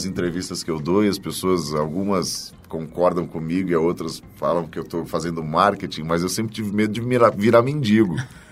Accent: São Paulo, Brazil; born there; Eu nasci em São Paulo, morei em muitos lugares aqui, morei numa cidade perto daqui, que foi Juquitiba, onde a gente tinha sítio

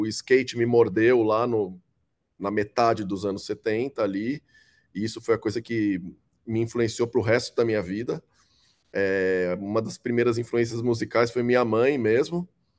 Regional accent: São Paulo, Brazil; nasci e cresci em São Paulo. Minha família é tipo classe média, normal, sem muita grana

